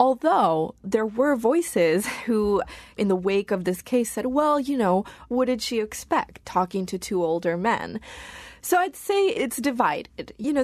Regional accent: Argentina; I'm from Argentina.

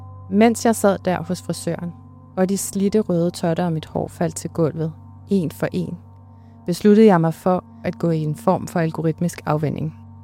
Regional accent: North Denmark Region, Denmark; Jeg er vokset op i Nordjylland.

